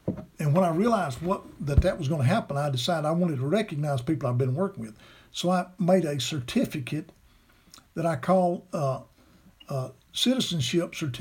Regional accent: Alabama, United States; of course it's Alabama. And then every question and answer was Alabama. Because everybody knows that's where I'm from because of my accent.

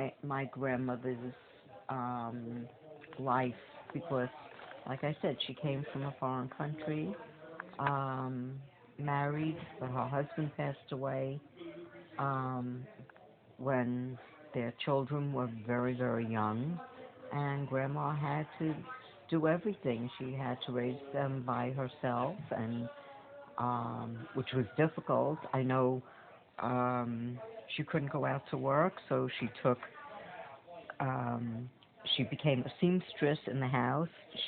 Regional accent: Bronx, New York, United States; I grew up in the Bronx. We lived in an apartment building

